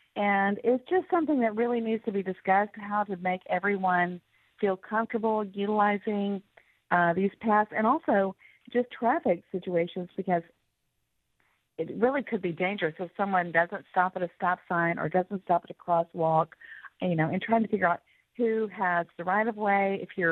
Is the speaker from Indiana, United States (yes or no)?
no; Texas, United States; I grew up in Texas, and Juneteenth is a very big deal.